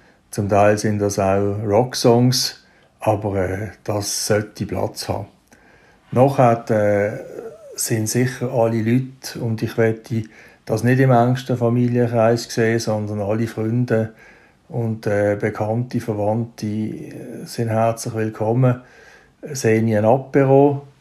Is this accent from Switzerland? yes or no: yes; Basel, Switzerland; ich komme aus der Region Basel.